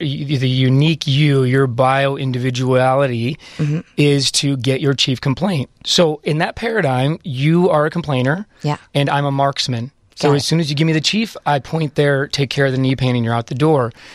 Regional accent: United States; Just because I'm American and I do facial cosmetic surgery.

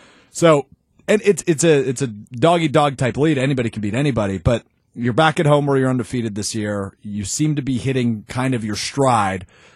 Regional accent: Green Bay, Wisconsin, United States; So, I grew up in Green Bay. I grew up on the east side of Green Bay. So I grew up, you know, not far from Lambeau Field.

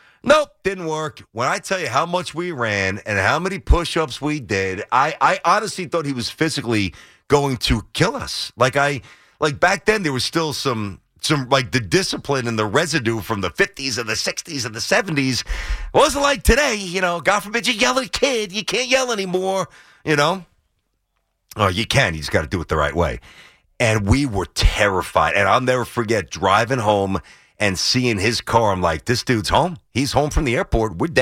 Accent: Brooklyn, New York, United States; because I'm coming in from Brooklyn.

